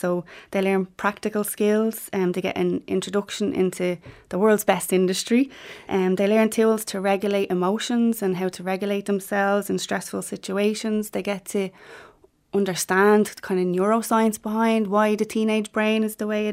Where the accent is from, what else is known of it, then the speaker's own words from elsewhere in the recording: Ballymun, Leinster, Ireland; I suppose I grew up in Ballymun, and the struggles I had there as a teenager